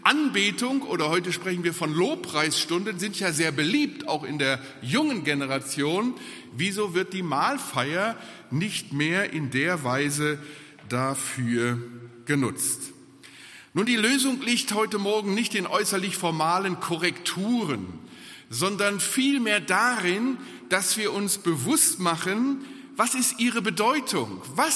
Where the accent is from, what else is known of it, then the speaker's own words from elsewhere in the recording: Wuppertal, North Rhine-Westphalia, Germany; Ich bin in Wuppertal aufgewachsen, in einer großen Brüdergemeinde.